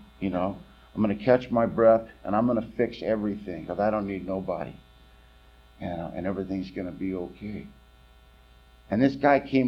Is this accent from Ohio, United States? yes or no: no; California, United States; Listen, I'm from California. Let me out of here.